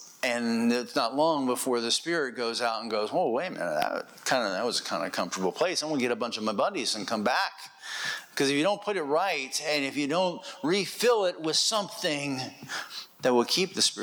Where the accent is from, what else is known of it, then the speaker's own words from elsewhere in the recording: United States; You know, and growing up in America, we're kind of numbed to the idea of totem poles.